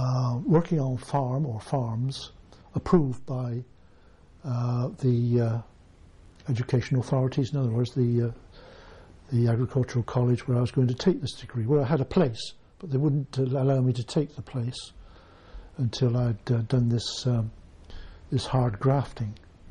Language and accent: English; Bath, South West England, United Kingdom; I'm a proud Bathonian. Born on the other side of the city, that is what we call the north side of the city, the north side of the Avon. Primary school education, secondary school education, all within the city